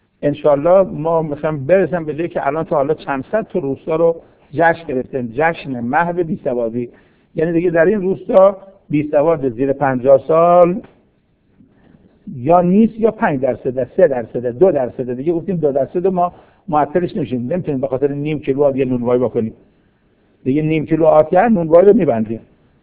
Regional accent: Kashan, Isfahan, Iran; حالا من چون شهر خودمون میگم، بطل کاشون

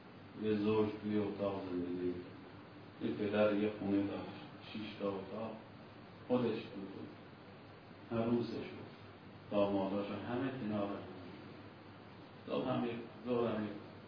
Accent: Mashhad, Razavi Khorasan, Iran; اگه بچه مشهدم صبح میرفتم نان بگیرم

